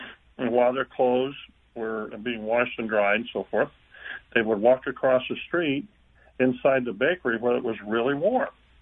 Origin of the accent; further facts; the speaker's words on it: Illinois, United States; I'm from East Central Illinois